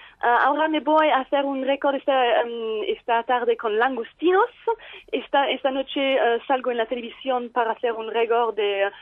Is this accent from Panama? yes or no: no; France; Spanish is a second language; yo porque soy francesa, pero hablo inglés, español, italiano y alemán